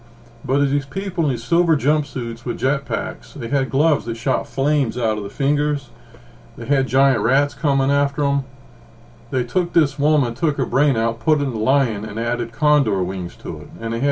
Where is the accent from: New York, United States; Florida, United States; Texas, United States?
Texas, United States; also born or lived in Oklahoma; I didn't know what an indoor theater was growing up in Texas and Oklahoma. We always went to the drive-in.